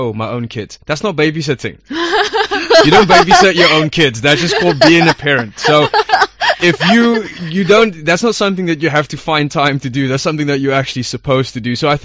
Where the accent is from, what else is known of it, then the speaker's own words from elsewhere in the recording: South Africa; where I'm from South Africa, and I drilled down a little bit deeper into this, and it turns out in South Africa it's relatively high